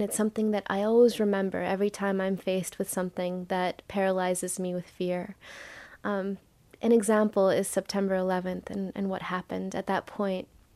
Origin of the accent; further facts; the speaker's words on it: Clovis, California, United States; When I was growing up in Clovis, I never really felt part of the community at school.